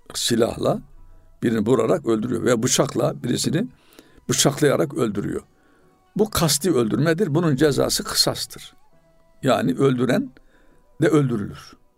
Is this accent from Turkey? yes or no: yes; Karaman, Turkey; now in Istanbul, Turkey; Ben Karamanlıydım. Ben de okumak için çıktım ama geri dönmek niyetiyleydi. O zaman hep Karaman benim. Vatan aslım idi. Ama şimdi İstanbul'a yerleştim. Çoluk çocuk burada. Artık Karaman'a sadece ziyarete gidiyorum. Benim vatan aslım İstanbul oldu.